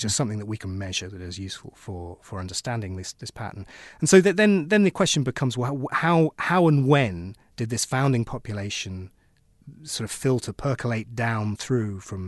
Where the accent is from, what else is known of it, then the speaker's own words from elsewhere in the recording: United Kingdom; I'm British. Mm. We are an island nation